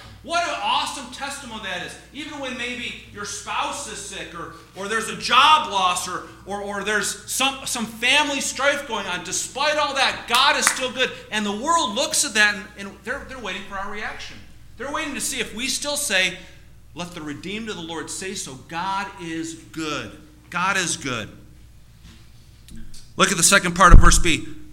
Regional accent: Cleveland, Ohio, United States; You know, we're from Cleveland, and so are there closet Cleveland Browns fans?

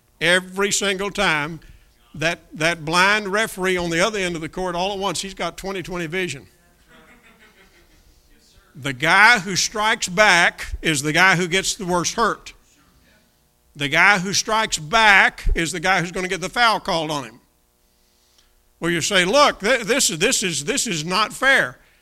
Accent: Kentucky, United States; Growing up down here in Kentucky, and obviously many of you grew up here in Indiana.

